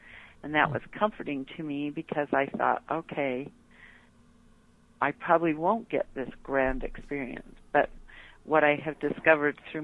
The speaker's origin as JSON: {"language": "English", "town": "Holladay", "region": "Utah", "country": "United States", "tie": "born or raised there", "lives_now": "South Jordan, United States", "said": "I grew up in Holiday, Utah. And my family, pioneer stock, my parents were solid in the gospel and raised 4 kids"}